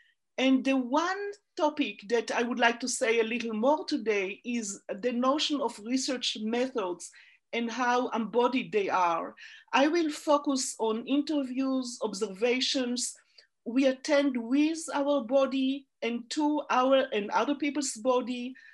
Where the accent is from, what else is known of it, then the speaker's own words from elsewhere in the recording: Israel; moved away as an adult; now in United States; I grew up in Israel, came to California, the US at 28